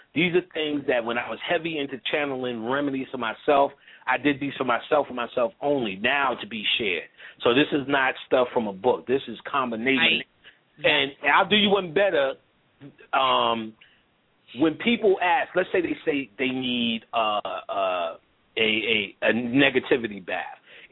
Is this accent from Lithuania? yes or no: no; Ghana; Because I'm from Ghana.